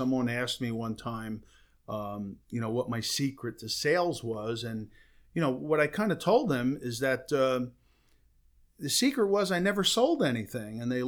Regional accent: Union, New Jersey, United States; Well, it's going back quite a ways, but I grew up in Union, New Jersey. I lived there for many years.

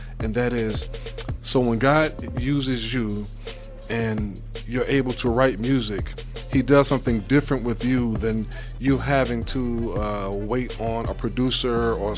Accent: New York, United States; accent: New York; It's my New York accent. Blame it on my New York accent.

